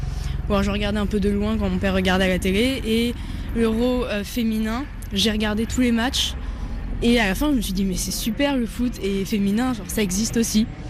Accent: Brittany, France; parce que déjà elle est bretonne, je suis bretonne, donc ça nous fait un point commun

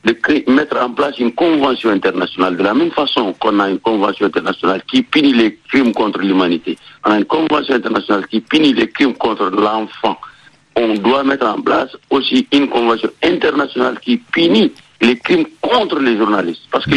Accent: Mauritania; en tant que Mauritanien, je dirais qu'en Mauritanie, la presse est libre et indépendante

